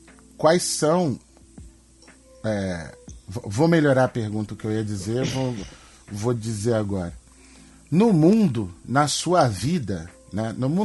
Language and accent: Portuguese; Rio de Janeiro, Brazil; Eu sou do Rio, uhum, de Janeiro, mas eu conheço bastante a cidade de São Paulo.